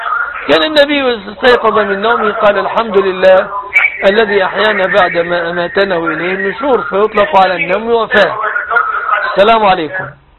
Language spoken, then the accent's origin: Arabic; Egypt